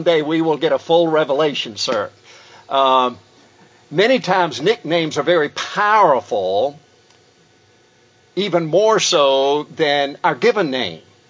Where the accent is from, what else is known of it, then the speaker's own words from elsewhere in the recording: South Korea; English is a second language; When I was growing up in Korea, I was called by my Korean buddies